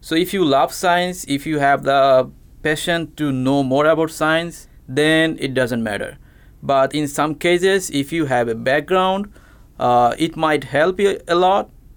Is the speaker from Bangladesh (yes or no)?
yes; Bangladesh; I'm from Bangladesh. It's a small country in Southeast Asia.